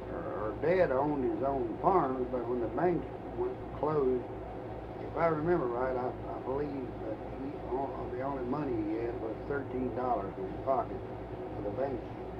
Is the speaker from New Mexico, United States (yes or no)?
no; Kentucky, United States; Clark County, near Horse Cave.